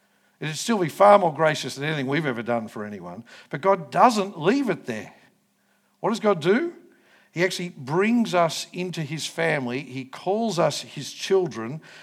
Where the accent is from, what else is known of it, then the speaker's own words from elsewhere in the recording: England, United Kingdom; Like I'm as English as they come.